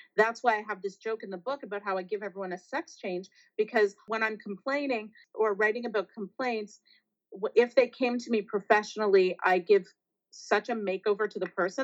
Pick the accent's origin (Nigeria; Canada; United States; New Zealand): Canada; I don't remember, but then again, I'm Canadian.